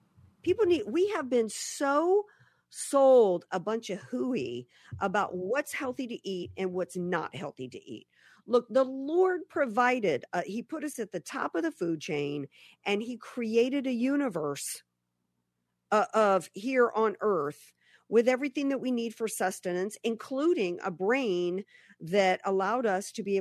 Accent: the South, United States; And although growing up in the South, we were really all about natural remedies.

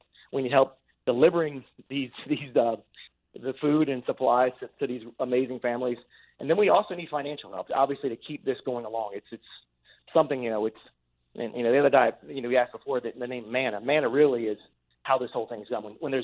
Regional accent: Virginia Beach, Virginia, United States; born and raised in Virginia Beach, I have six brothers and sisters, and we've been very blessed

